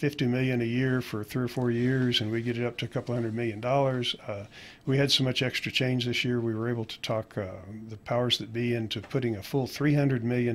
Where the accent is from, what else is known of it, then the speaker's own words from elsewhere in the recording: New Mexico, United States; I was born and raised in Santa Fe County.